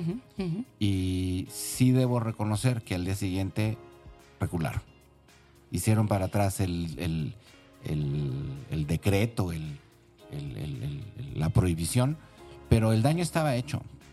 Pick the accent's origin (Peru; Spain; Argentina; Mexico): Mexico; Mexico City; yo soy de la Ciudad de México